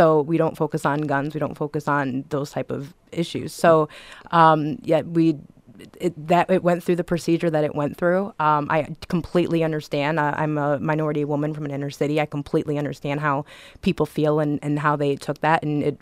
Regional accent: Detroit, Michigan, United States; I can remember growing up in Detroit in the 90s

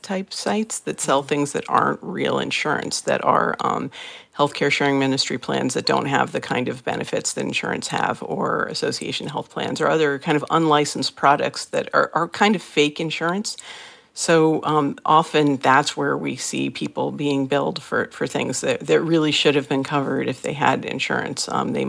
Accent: Massachusetts, United States; like I will mention my home state of Massachusetts, medical debt rates tend to be lower.

